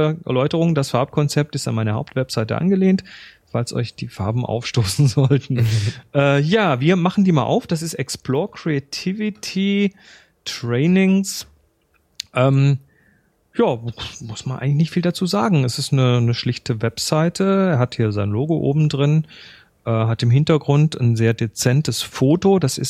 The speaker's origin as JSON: {"language": "German", "region": "Baden-Württemberg", "country": "Germany", "tie": "born there", "said": "die haben zumindest ihren Ursprung ganz in der Nähe von da, wo ich geboren bin, in Tumlingen meines Wissens."}